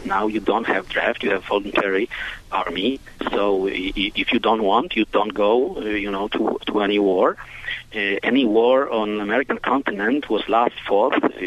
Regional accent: Poland; No, I'm from Poland.

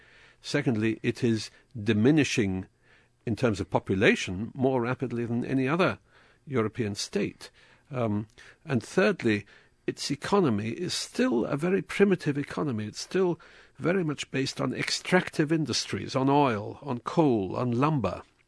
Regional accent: Glasgow, Scotland, United Kingdom; You know, I spent a large part of my life in Scotland. I grew up in Glasgow, and I later taught at the University of Glasgow.

